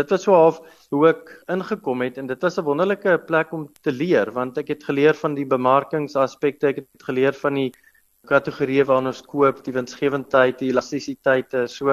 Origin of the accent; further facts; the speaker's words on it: Paarl, Western Cape, South Africa; Ek het wel in die Parel groot geword, ek is een baie trotse galpel. Ek was 12 jaar daar op skool, van laerskool tot hoërskool en toe daar gematrikuleer.